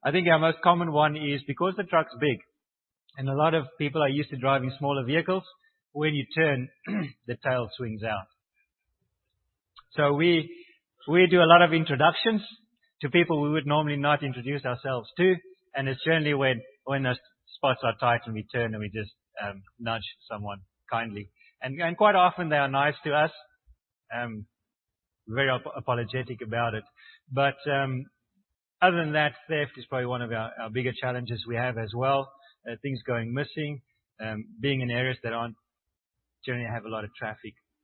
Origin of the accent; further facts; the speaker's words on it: South Africa; And so we are from South Africa and we are driving, but we're working with local people.